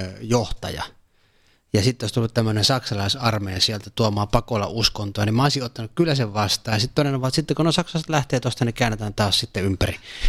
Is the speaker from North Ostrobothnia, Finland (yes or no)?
yes; Oulu, North Ostrobothnia, Finland; meillä siellä Pohjois-Suomessa, mä itse Oulusta kotoisin